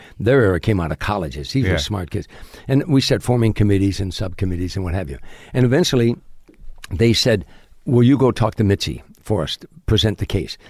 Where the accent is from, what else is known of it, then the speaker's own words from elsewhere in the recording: Chicago, Illinois, United States; I'm from Chicago. I know what a strike is about.